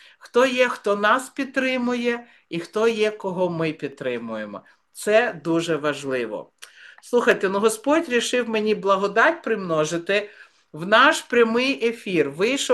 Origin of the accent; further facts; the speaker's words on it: Zaporizhzhia, Zaporizhzhia Oblast, Ukraine; moved away as an adult; also born or lived in Kyiv; now in Vilnius, Lithuania; Я родом з Запоріжжя, але з 19-го жила в Києві, а в 2013 року мене запросили працювати в церкві в Вільнюсі. Тому я тут.